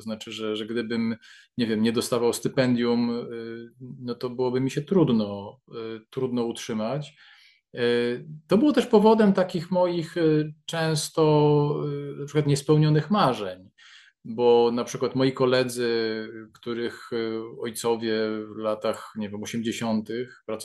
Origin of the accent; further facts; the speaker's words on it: Stalowa Wola, Subcarpathian Voivodeship, Poland; ja pochodzę ze Stalowej Woli